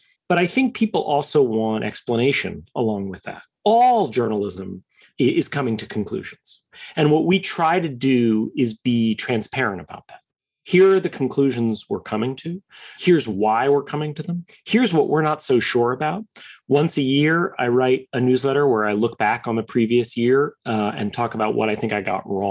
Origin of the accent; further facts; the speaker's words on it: New York City, New York, United States; born there; I am a New Yorker by birth, third generation New Yorker. My grandmother and my dad were both born in New York as well. I lived in New York on 9/11.